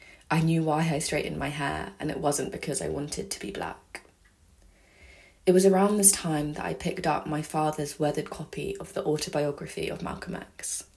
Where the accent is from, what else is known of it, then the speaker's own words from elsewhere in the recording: Brighton, South East England, United Kingdom; I grew up in Brighton, a predominantly white seaside city on the south coast of England